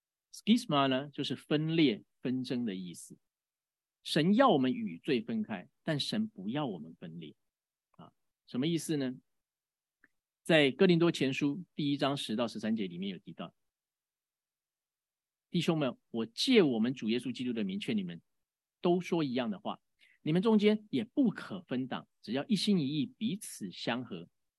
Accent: Taiwan; 我们台湾人虽然中文不怎么标准，但是我们台湾人很有人情味。

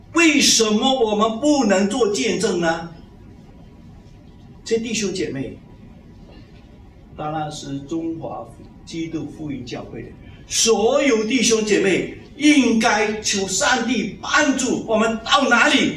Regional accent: Fuzhou, Fujian, China; 我们福州人哈，我们福州人吃的跟人家有一些一套一些菜啊，什么东西都很特别的。

